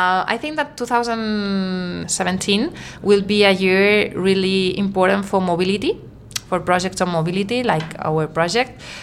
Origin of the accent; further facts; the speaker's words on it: Barcelona, Catalonia, Spain; Helena and I, we are friends because we are from Barcelona. And Barcelona, believe it or not, but it's a small city.